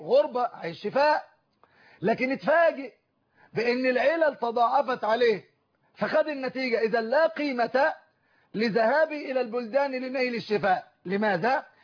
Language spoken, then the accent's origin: Arabic; Cairo, Cairo Governorate, Egypt; انا قاهري اذا ذهبت الى الاسكندريه صارت غربه بالنسبه لي